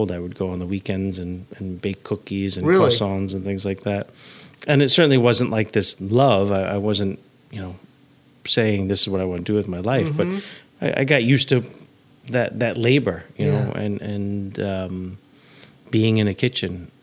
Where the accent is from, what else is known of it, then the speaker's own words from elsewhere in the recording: New York, United States; I grew up on the Upper West Side